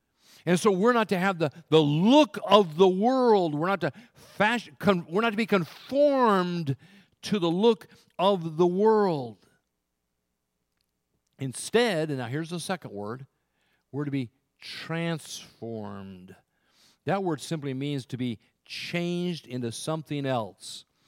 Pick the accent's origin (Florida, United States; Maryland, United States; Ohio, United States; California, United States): California, United States; I was raised in California. I never lived more than about 20 miles from the ocean. And so the popular look when I was growing up was the surfer look.